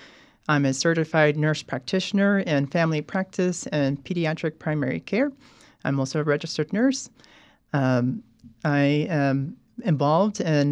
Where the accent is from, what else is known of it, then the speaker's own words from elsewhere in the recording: Medford, Oregon, United States; first language Spanish; English is a second language; I am a resident of West Medford, born and raised in Medford to immigrant parents, only speaking Spanish at home. I went into kindergarten knowing mostly no English, so I learned English at school.